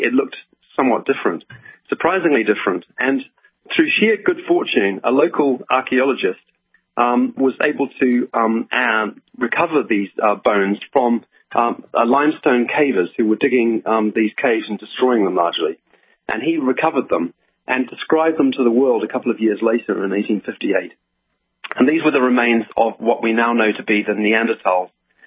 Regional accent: New Zealand; moved away as an adult; also born or lived in Oxford, United Kingdom; I grew up in New Zealand, and I went to Oxford following some postdoctoral work in New Zealand, and I was there since 2001.

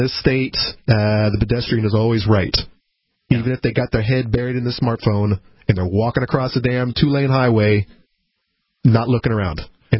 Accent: Florida, United States; But in Florida, but I grew up in Florida, so I mean, there's old people.

